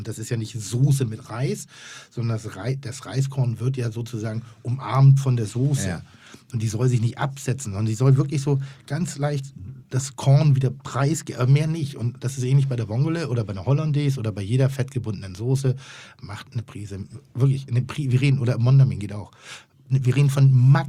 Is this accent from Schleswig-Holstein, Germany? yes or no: yes; Pinneberg, Schleswig-Holstein, Germany; Ich nehme immer Butter, ich bin aus Pinneberg.